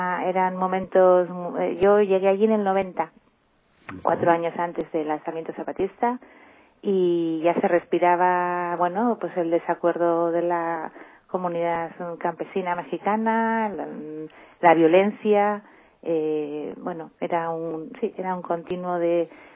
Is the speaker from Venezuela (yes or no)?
no; Basque Country, Spain; Sí, como soy vasca, soy de cuadrilla, entonces no consigo la vida sola.